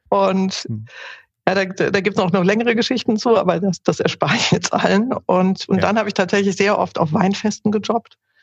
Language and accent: German; Schleswig-Holstein, Germany; born there; Ich bin geboren in Schleswig-Holstein, also im hohen Norden und habe da auch also eigentlich alle meine Ferien verbracht bei meinen Großeltern. Deswegen habe ich, glaube ich, einen gewissen norddeutschen Einschlag.